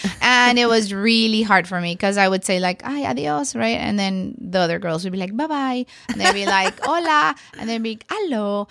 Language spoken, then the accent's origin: English; Mexico City, Mexico; also born or lived in Tijuana; I first 3 months of my life, I grew up in Tijuana, if that counts for anything, and then I moved to Mexico City. So until I was about 8 years old, I lived